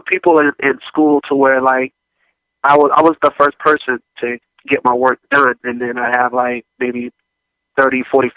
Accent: Gainesville, Florida, United States; also born or lived in Orlando; You know, I grew up in Gainesville, Florida, you know, early on in my childhood before moving to Orlando, you know, rooting for the Pistons.

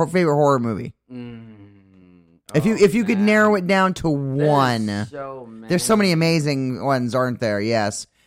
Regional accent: East Coast, United States; I'm from the East Coast.

